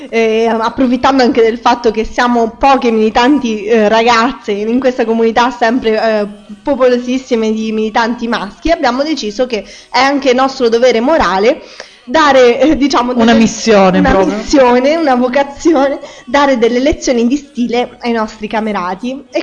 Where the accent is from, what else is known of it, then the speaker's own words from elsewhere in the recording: Fermo, Marche, Italy; Sono di Fermo e sentirete, anzi speriamo di no